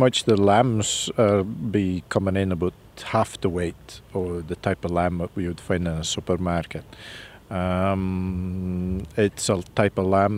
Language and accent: English; Scotland, United Kingdom; and I'm from Shetland.